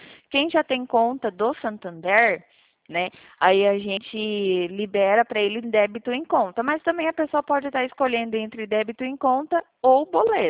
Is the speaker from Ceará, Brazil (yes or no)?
no; Presidente Prudente, São Paulo, Brazil; Eu sou aqui de Presidente Prudente, São Paulo.